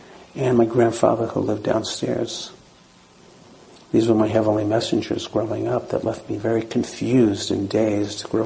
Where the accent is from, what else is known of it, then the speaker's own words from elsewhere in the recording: Massachusetts, United States; Growing up outside of Boston, my family loved Chinese food, and I, from a little boy, would be going to Chinese restaurants